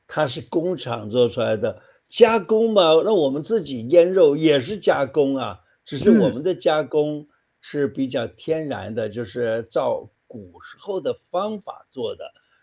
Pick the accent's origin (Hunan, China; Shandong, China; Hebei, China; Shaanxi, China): Hunan, China; 因为我是湖南人，我这从小就吃湖南腊肉啊，湖南香肠啊，这个吃到大的啊。